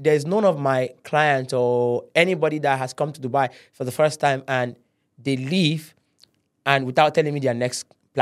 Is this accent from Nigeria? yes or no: yes; Nigeria; I'm Nigerian. And you find a Nigerian, tell you, I'm from Nigeria.